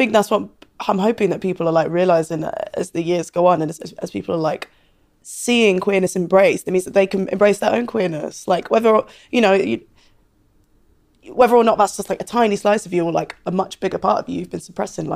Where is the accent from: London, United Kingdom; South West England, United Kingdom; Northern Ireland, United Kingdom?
South West England, United Kingdom; Cheltenham; I grew up in Cheltenham, white town, very like middle to upper class